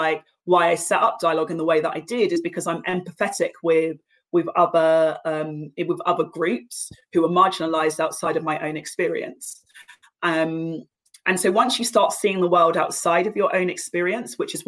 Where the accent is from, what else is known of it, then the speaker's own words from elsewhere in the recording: London, United Kingdom; I grew up in Battersea in Southwest London, so really central.